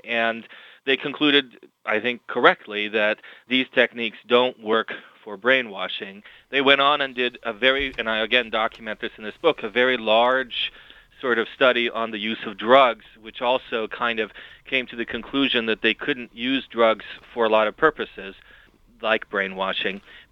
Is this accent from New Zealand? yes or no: no; Iran; I grew up in Iran. I'm Iranian, and I grew up under the Shah.